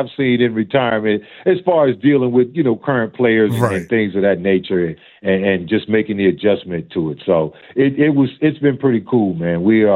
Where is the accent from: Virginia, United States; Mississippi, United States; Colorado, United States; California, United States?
Virginia, United States; I grew up in Southern Virginia.